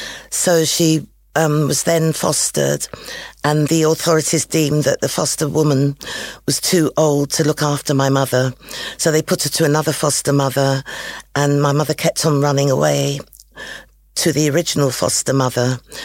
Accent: England, United Kingdom; They weren't used to people who'd been born and brought up in England having, you know, my colour skin.

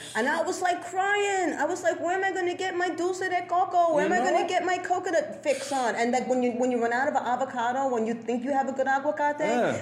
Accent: Bronx, New York, United States; at least I grew up in the Bronx. So at least I still got that.

